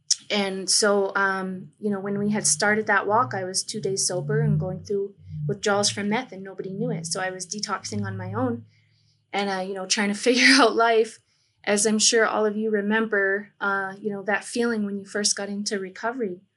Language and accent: English; United States; I'm from the Mohican Nation, and so I just shared a greeting from my traditional language with you guys.